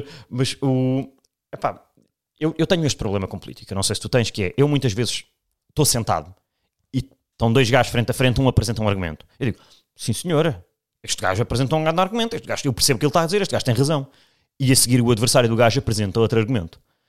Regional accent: Portugal; agora sou português e quero ser português

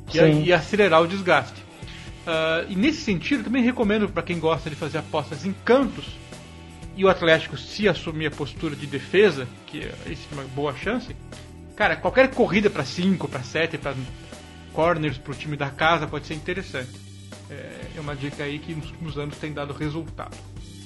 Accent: Brazil; Então não é porque eu sou brasileiro, que torcemos para o time e tal

